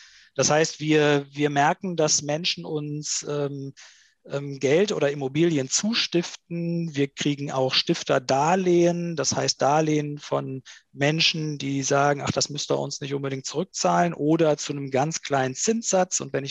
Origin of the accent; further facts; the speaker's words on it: Bad Honnef, North Rhine-Westphalia, Germany; hab ich live miterlebt in meiner Heimatstadt Bad Honnef.